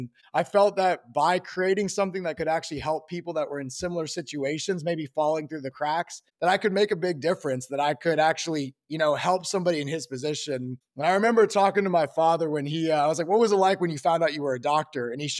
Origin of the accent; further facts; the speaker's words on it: Tennessee, United States; growing up in the U.S., especially down south, I'm from Tennessee originally, you know, football is like lifeblood down here.